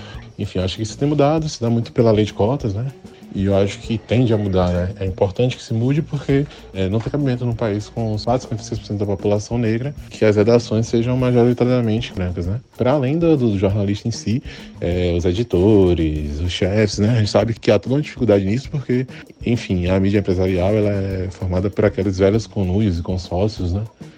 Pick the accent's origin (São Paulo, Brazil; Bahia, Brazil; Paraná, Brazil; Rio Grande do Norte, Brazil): Bahia, Brazil; sou da Bahia.